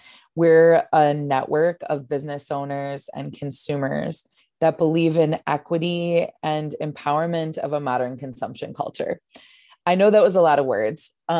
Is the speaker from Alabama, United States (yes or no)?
no; Wisconsin, United States; also born or lived in Chicago; now in Portland, United States; And I'm from Wisconsin and lived in Chicago for my adulthood before moving to Portland in 2014.